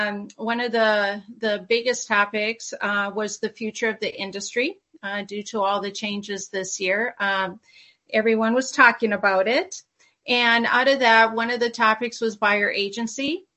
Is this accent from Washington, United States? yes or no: yes; Washington, United States; when people noticed I was from Washington, they would come up and immediately start talking about how we made our law change back in January